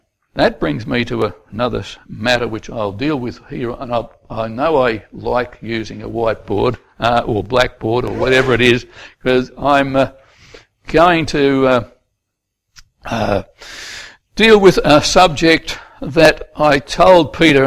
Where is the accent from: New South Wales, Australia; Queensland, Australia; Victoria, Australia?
Victoria, Australia; Melbourne; I know I'm not from the Western District, I'm from Melbourne, and I just saw the beautiful trees and all that as I came into Hamilton.